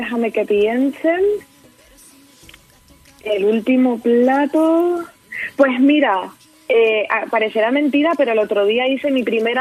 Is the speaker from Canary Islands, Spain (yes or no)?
yes; San Cristóbal de La Laguna, Canary Islands, Spain; La vida normal es que en mi tierra, La Laguna, de donde yo soy, hay unos perritos calientes fantásticos.